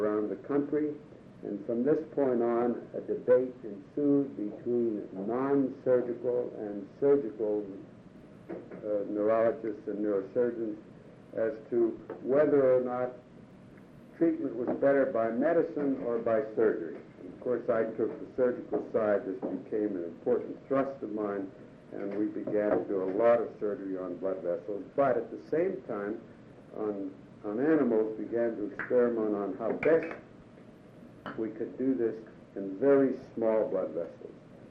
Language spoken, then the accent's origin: English; Pittsburgh, Pennsylvania, United States; So I decided to come to my hometown of Pittsburgh